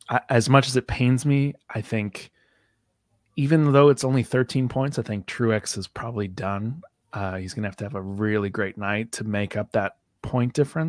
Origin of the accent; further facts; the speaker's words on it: Canada; So I mean, I'm Canadian, so I haven't, but that's fine.